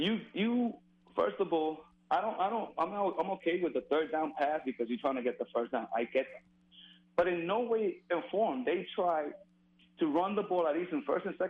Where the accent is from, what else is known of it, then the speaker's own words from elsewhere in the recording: New York City, New York, United States; I mean, I'm in Pennsylvania, but I'm from the Bronx.